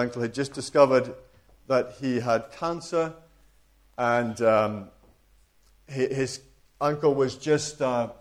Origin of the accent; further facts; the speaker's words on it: Scotland, United Kingdom; And I'm really English, but I like to think I'm part Scottish because I was brought up there.